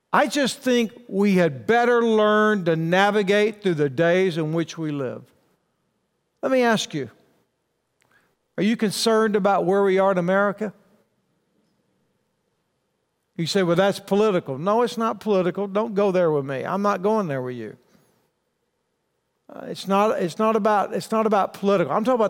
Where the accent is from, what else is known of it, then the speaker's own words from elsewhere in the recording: Texas, United States; now in Arkansas, United States; I'm from Northwest Arkansas now. I'm a Texas boy. And the Lord moved me to Arkansas.